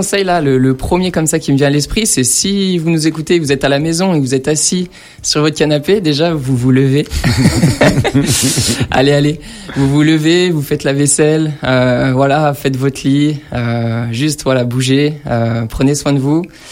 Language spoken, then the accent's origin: French; Albertville, Auvergne-Rhône-Alpes, France; Après, je suis venu à Grenoble. Je viens d'Albertville en Savoie